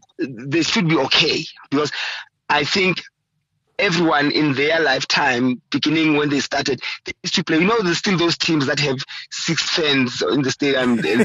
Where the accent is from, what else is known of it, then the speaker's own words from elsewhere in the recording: Soweto, Gauteng, South Africa; Absolutely. I hated attending matches.